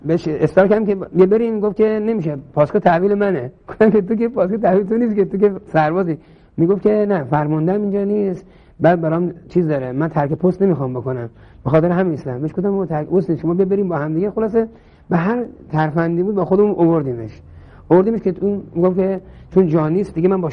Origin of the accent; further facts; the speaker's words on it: Iran; گفتم من ایرانی هستم، فلان هستم، پاسدار هستم،